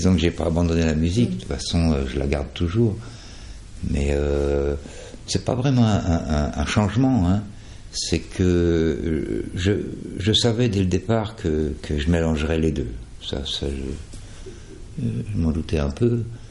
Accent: Lunéville, Grand Est, France; Je viens de l'Est, de la région de Nancy, Lunéville, avec des parents alsaciens du côté de Haguenau. Donc je suis un gars de l'Est, quoi.

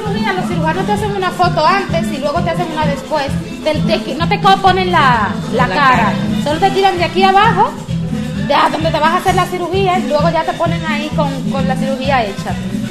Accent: Dominican Republic; De República Dominicana.

